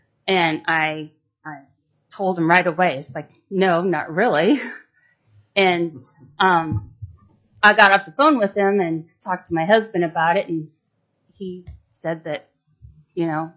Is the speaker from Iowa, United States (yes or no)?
yes; Iowa, United States; now in Alaska, United States; I am originally from Iowa, and I grew up, my father hunted to put meat on the table.